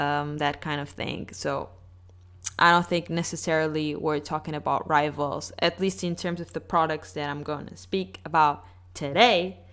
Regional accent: Batalha, Leiria District, Portugal; now in Lisbon, Portugal; So I spent the weekend in my hometown in Batalha, and I was there with my family

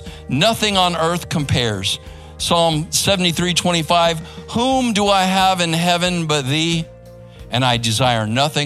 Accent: Phoenix, Arizona, United States; now in Texas, United States; I grew up in Phoenix, Arizona.

